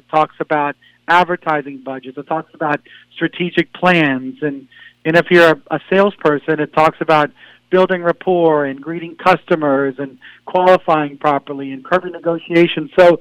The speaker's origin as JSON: {"language": "English", "town": "San Antonio", "region": "Texas", "country": "United States", "tie": "born or raised there", "said": "I'm selfish because I grew up in San Antonio, and I was thinking that I wanted to go to San Antonio because it's a cool city and people would like it."}